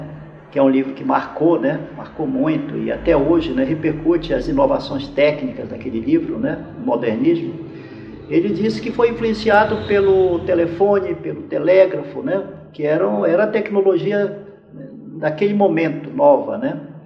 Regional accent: Santarém, Pará, Brazil; Na década de 60, né? Minha infância lá e adolescência em Santarém do Pará. Então eu sou um menino de rio, um menino de selva, de pescarias, um menino de arapucas

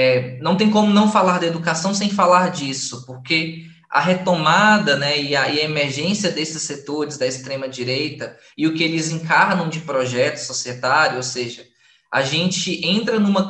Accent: Minas Gerais, Brazil; Então, eu sou do Vale do Mucuri, em Minas Gerais, a segunda região mais pobre de Minas.

